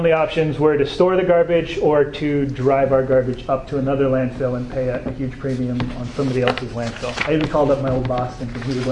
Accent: Battle Ground, Washington, United States; I grew up in Battleground, so that's the other way to start.

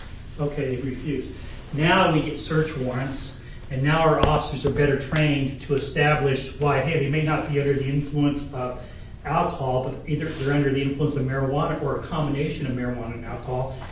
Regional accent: Irvine, California, United States; I came from Southern California, the city of Irvine.

